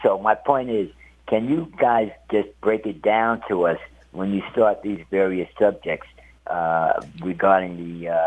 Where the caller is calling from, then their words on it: Brooklyn, New York, United States; I'm calling from Brooklyn.